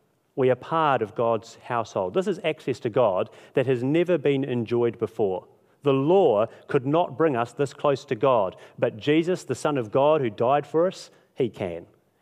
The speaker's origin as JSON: {"language": "English", "country": "New Zealand", "tie": "born or raised there", "also_born_or_lived": "Australia", "said": "I'm an Australian citizen. I was born there. I don't remember Australia. I consider New Zealand home."}